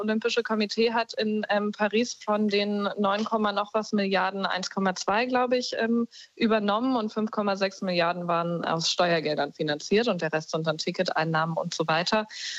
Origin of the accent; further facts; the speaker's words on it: Berlin, Germany; Ich bin auch Berlinerin und kann mich für Sachen begeistern.